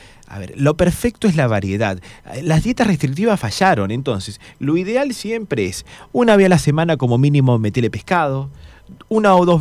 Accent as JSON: {"language": "Spanish", "country": "Argentina", "said": "nosotros, como buenos argentinos, abusamos."}